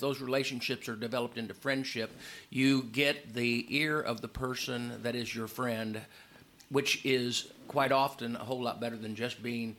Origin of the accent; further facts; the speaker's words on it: Murphysboro, Illinois, United States; Like I said, I'm from Murfreesboro, which is 6 miles away from Carbondale, which is home for Southern Illinois University.